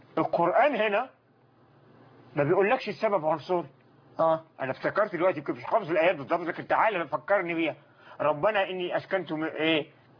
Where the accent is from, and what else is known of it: Upper Egypt, Egypt